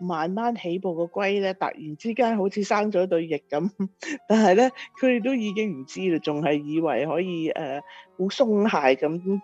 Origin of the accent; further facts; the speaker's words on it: China; 尤其是我哋中国人啦，